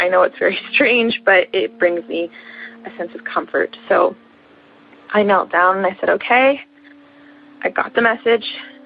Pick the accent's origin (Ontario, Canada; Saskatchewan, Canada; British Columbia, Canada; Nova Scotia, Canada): Ontario, Canada; Toronto; again. I'm the kid from Toronto.